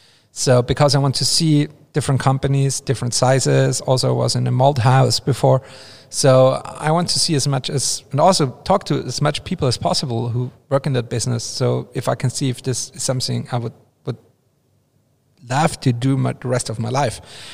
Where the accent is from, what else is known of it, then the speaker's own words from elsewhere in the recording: Austria; I was the first day in my internship at the Villerhub Brewery in Austria, which is my hometown brewery.